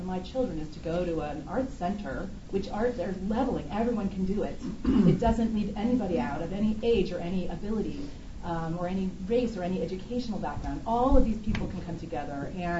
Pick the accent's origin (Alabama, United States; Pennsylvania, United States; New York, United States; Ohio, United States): Ohio, United States; Cincinnati; I mean, growing up in Cincinnati, Ohio in the 70s, there were opera singers on the buses.